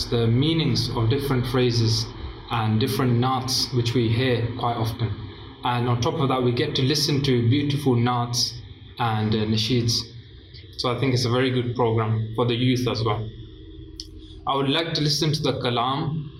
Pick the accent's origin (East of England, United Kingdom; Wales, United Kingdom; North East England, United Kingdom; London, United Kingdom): London, United Kingdom; from London, UK.